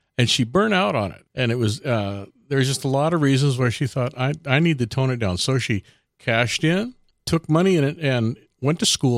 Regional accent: Chula Vista, California, United States; born there; I was born in Chula Vista.

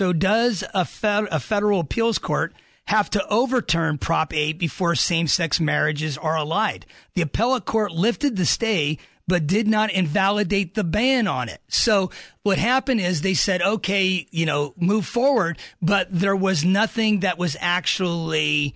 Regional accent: Pennsylvania, United States; at first when I came here, I was from Pennsylvania. We didn't have this prop system.

